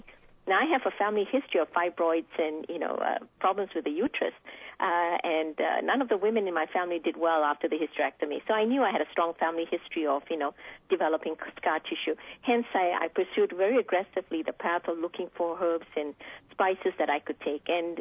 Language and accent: English; Singapore; I grew up in Singapore and been surrounded by traditional Chinese medicine and traditional Ayurvedic or the Indian medicine system.